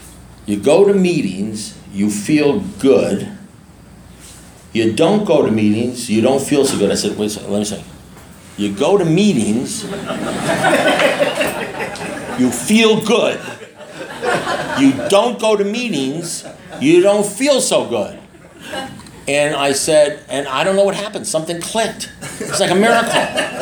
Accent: New York, United States; I said, no, I'm Jewish kid from New York.

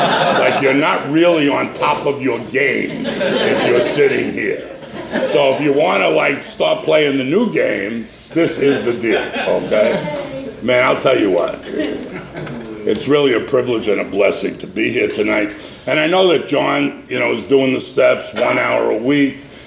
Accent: New York, United States; Because in case you have a hearing problem, I'm from New York.

